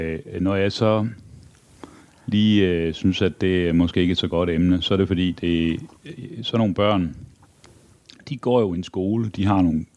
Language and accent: Danish; Aarhus, Central Denmark Region, Denmark; Jeg er vokset op i Aarhus.